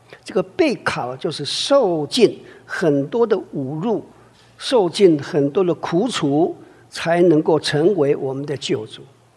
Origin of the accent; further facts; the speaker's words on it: China; 所以我们中国人呢，这个造字哈